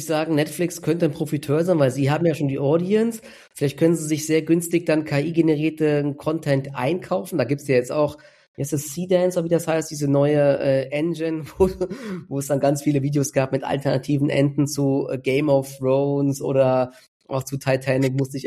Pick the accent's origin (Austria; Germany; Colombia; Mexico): Germany; Dietzenbach, Hesse; born or raised there